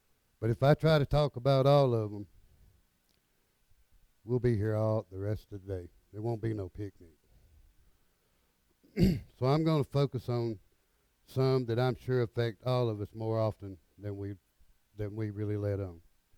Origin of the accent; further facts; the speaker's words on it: Georgia, United States; I am from Georgia.